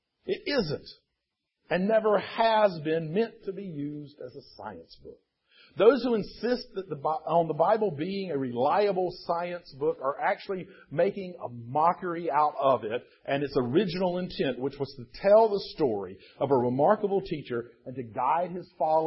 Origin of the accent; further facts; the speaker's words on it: United States; As an American, I find it repulsive and dangerous.